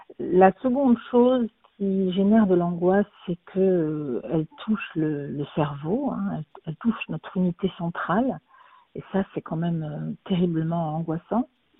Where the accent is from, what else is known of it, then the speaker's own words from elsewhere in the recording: Marseille, Provence-Alpes-Côte d'Azur, France; Oui, alors moi je suis une Marseillaise pur jus, ce qui ne s'entend pas forcément dans la musique de mes phrases, mais oui, je suis du Sud.